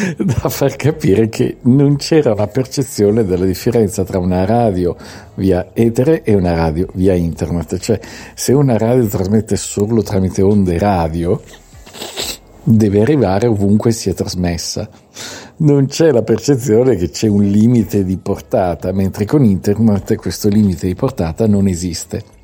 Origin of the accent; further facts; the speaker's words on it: Milan, Lombardy, Italy; E io sono di Milano, come sapete